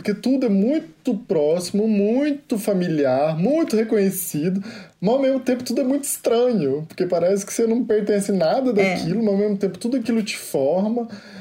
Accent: Limeira, São Paulo, Brazil; Por exemplo, eu sou de Limeira, no interior de São Paulo, mas eu sempre falo que eu sou mineiro.

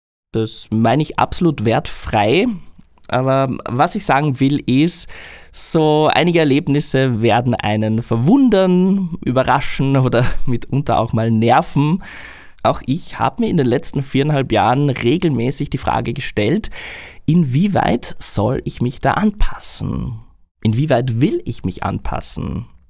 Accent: Austria; now in Japan; ob ich denn diesen Podcast dann in Österreich weiterführen werde, als Ösi in Österreich oder wie?

